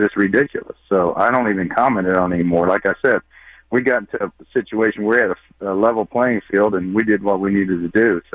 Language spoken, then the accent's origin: English; Houston, Texas, United States; when I came home and retired and came out of retirement, pitched for my hometown team, the Astros